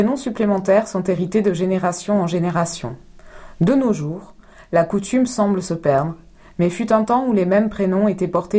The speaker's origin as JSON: {"language": "French", "town": "Angers", "region": "Pays de la Loire", "country": "France", "tie": "born there", "said": "Je suis née à Angers, dans le Maine-et-Loire, qui est une province très jolie. L'Anjou est particulièrement agréable. Mes parents y ont vécu quelques années."}